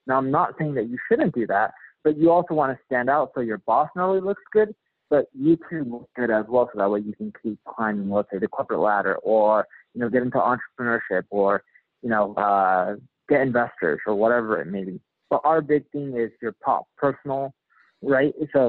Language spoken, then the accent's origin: English; United States; As an American, it's really difficult there.